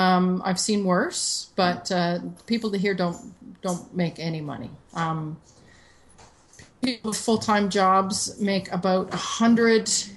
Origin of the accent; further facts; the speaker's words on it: Saint John, New Brunswick, Canada; I'm from St. John, New Brunswick, and it was rainy there all